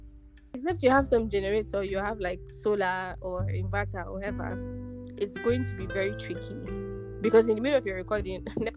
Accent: Nigeria; whenever I say

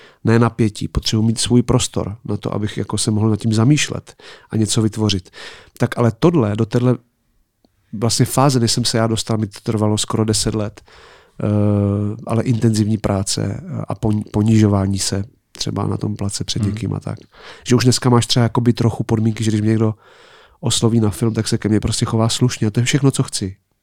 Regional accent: Ostrava, Moravian-Silesian Region, Czechia; A já jsem z Ostravy a vlastně tam taky není běžné, že by každý druhý herec v něčem hrál, jako ve filmu.

